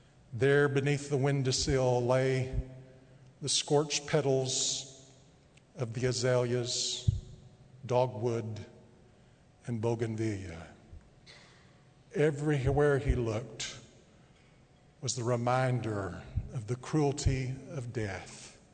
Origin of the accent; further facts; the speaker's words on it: Texas, United States; because I grew up out in West Texas where Dr. Ramsey did.